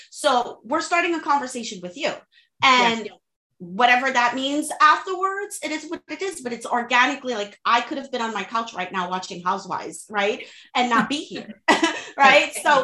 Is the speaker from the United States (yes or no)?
no; Haiti; English is a second language; I'm bilingual. I'm from Haiti. I'm Haitian. I'm Caribbean. I speak French and Creole fluently. Every now and then you're going to hear the accent, right?